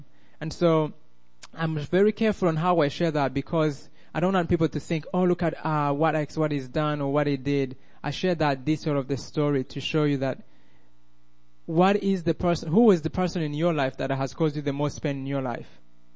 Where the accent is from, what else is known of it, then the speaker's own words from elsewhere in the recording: Rwanda; accent: Rwandan; English is a second language; also born or lived in Minnesota; now in United States; I know I have an accent, many of them, Rwandan, Minnesotan, and now Southern.